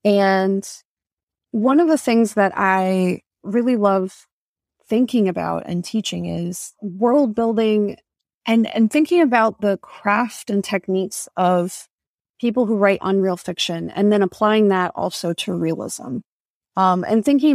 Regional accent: Tampa, Florida, United States; I'm Dominican American, and when I grew up in Tampa, so many of the stories that felt really rich like that to me were stories from the island, from the Dominican Republic.

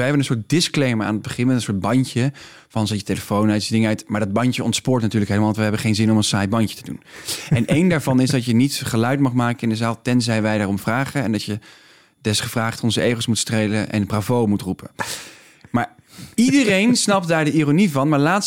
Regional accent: Heerlen, Limburg, Netherlands; ik kom uit Heerlen, vlakbij de Duitse grens. En ik spreek heel goed Duits

